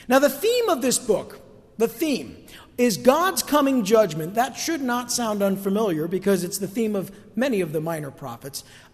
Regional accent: New Jersey, United States; I'm a guy from North Jersey. This is the way I speak. This is who I am.

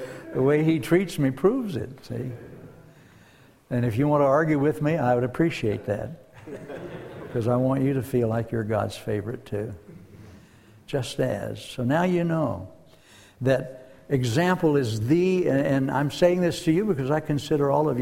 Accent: Deep South, United States; I grew up in the Deep South, and so you know what my training was in terms of viewing people.

